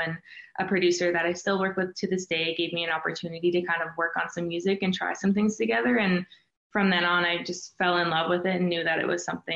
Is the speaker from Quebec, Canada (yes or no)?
no; Vancouver, British Columbia, Canada; also born or lived in Ontario; now in Los Angeles, United States; I'm in Los Angeles, but I'm originally from Vancouver, Canada.